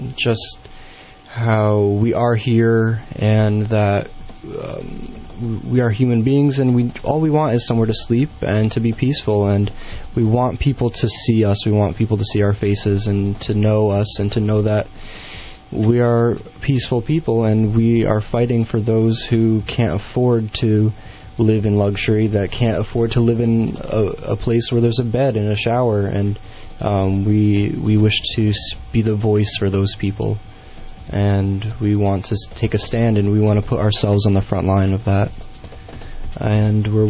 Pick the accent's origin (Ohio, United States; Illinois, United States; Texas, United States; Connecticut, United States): Connecticut, United States; now in Santa Cruz, United States; I'm from Connecticut.